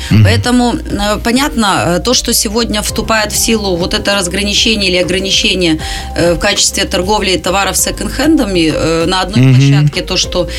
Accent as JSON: {"language": "Russian", "country": "Belarus", "said": "невзирая на то, что мы вроде белорусы, толерантные, спокойные."}